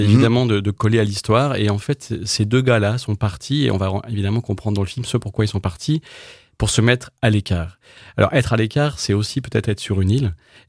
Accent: Le Mans, Pays de la Loire, France; Et puis, il s'avère que moi, je suis du Mans, en fait

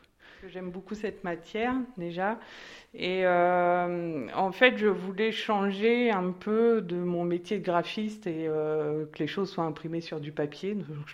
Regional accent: Normandy, France; now in Île d'Yeu, France; j'ai ouvert mon atelier en Normandie, parce que je viens de Normandie, en 2012.

